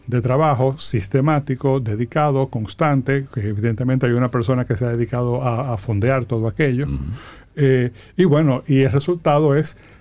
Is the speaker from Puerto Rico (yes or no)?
no; Dominican Republic; Intuiciones que pudieran tener valor para nosotros como dominicanos, como sociedad dominicana.